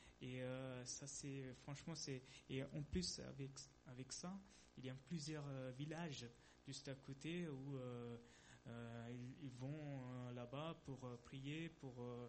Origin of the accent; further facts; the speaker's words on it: South India, India; Du coup, nous, normalement, on vient du sud de l'Inde.